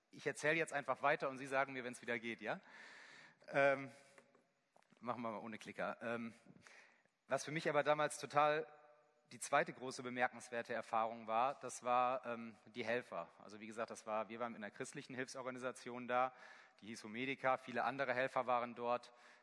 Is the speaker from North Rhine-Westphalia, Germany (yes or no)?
yes; North Rhine-Westphalia, Germany; Ich komme aus dem Siegerland, da geht man erstmal davon aus, dass jemand total fromm ist.